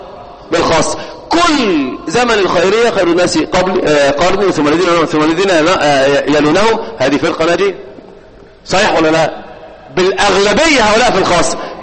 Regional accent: Egypt; قالوها عندنا في مصر من العامه في المقاهي

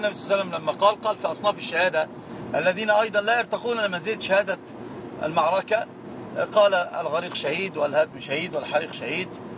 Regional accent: Morocco; لان الدليل اما عندنا في المغرب يقررها فيه

